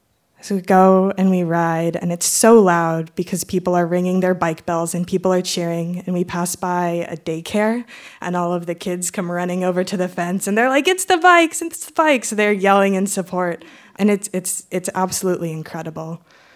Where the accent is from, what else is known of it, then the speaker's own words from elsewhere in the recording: Omaha, Nebraska, United States; because I come from Omaha, Nebraska, which is a small, medium-sized city in Nebraska, and we have one.